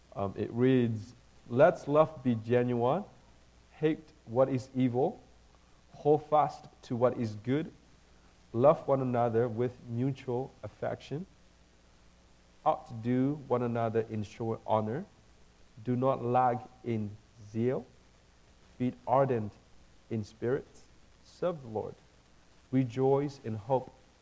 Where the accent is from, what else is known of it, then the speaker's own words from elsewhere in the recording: Myanmar; moved away; also born or lived in Thailand; I'm originally from Myanmar. Because of conflict and persecution, my family moved to a refugee camp. We escaped Burma. We lived in refugee camp in Thailand for about 12 years. And then we came here